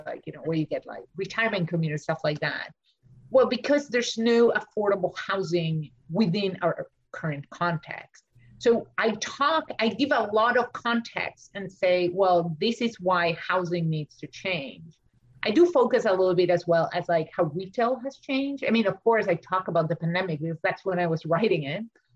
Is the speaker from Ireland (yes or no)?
no; Argentina; English is a second language; now in United States; Now, I know I'm an immigrant. I'm from Argentina. English is my second language.